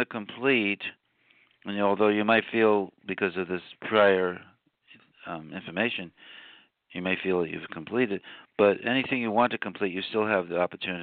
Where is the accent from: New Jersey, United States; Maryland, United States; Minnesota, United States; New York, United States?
New York, United States; Queens; also born or lived in Manhattan; well, I was born in Queens County, but I lived in Manhattan.